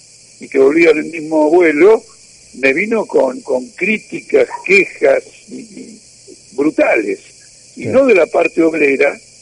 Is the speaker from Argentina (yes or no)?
yes; Argentina; esto nos importa a nosotros como argentinos y como parte de América Latina